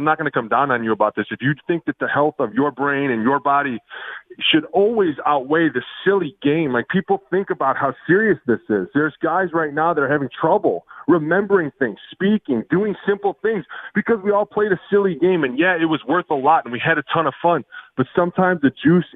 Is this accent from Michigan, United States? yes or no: no; Ohio, United States; dude, you speared me because I'm from Ohio.